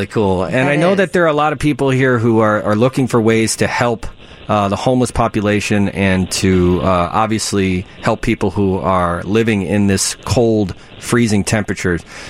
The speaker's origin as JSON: {"language": "English", "town": "Chicago", "region": "Illinois", "country": "United States", "said": "Well, being a Chicagoan"}